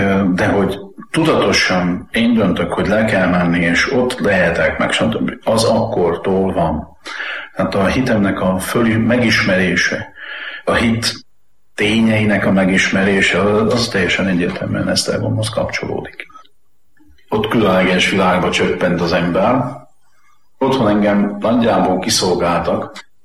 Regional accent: Zalaudvarnok, Zala, Hungary; also born or lived in Zalaszentgrót; Én rendes paraszti származású ember vagyok. Szülővárosom Zalaszengó, mert csak ott volt szülő otthon, de én Zalaudvarnokon nőttem föl, és azt a helyet tartom szülőfalunknak.

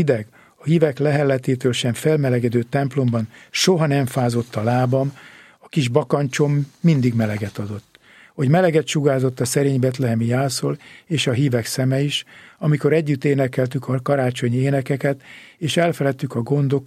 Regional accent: Somogy, Hungary; born there; Ott születtem, emlékeim odafűznek, és egyre gyakrabban jönnek elő.

